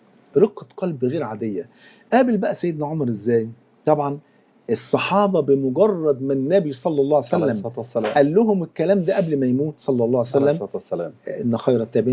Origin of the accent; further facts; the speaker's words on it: Egypt; حتى إحنا كمصريين